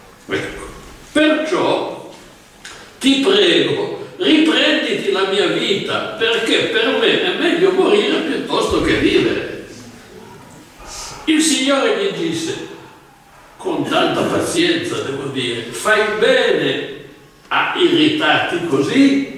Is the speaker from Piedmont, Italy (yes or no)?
yes; Piedmont, Italy; almeno io che sono piemontese, quando venni a Firenze negli anni giovanili